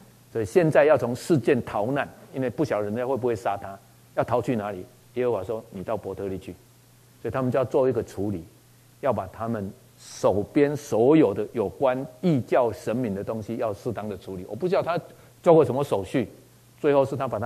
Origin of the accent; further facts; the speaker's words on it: Taiwan; 那你看，我们台湾人拜拜的，对基督徒来讲，其实已经多元了啦。